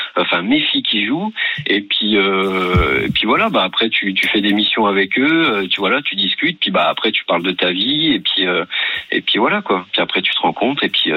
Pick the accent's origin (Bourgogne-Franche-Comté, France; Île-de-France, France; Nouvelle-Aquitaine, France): Bourgogne-Franche-Comté, France; Dijon; Je suis de Dijon